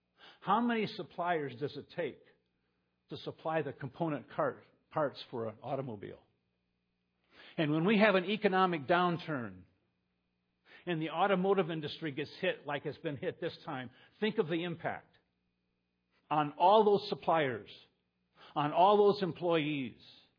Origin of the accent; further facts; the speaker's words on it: Toledo, Ohio, United States; I grew up in Toledo, Ohio.